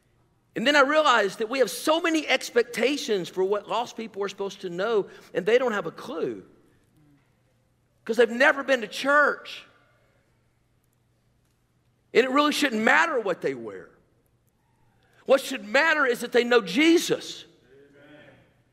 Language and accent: English; Tennessee, United States; I was the first guy in my family. I'm from Tennessee. We were lucky to have electricity, all right?